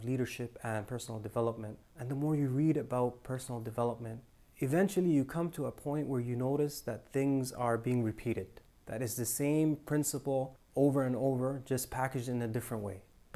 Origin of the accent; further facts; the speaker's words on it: Toronto, Ontario, Canada; now in Medina, Saudi Arabia; I'm from Toronto, currently studying at the University of Medina.